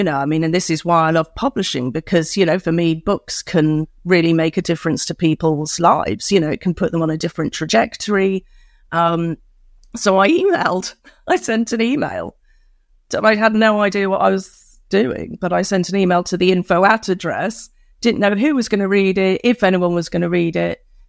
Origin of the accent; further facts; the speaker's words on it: Wales, United Kingdom; born there; I mean, I was born in Wales, actually